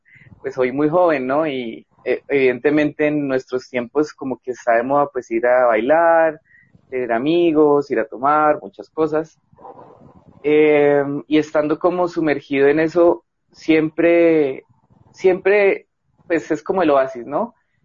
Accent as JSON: {"language": "Spanish", "region": "Bogotá", "country": "Colombia", "said": "soy de Bogotá, tengo 24 años"}